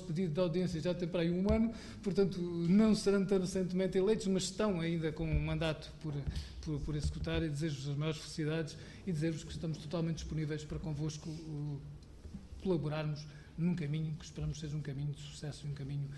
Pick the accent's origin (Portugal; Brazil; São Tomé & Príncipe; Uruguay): Portugal; nós nos orgulhamos, enquanto portugueses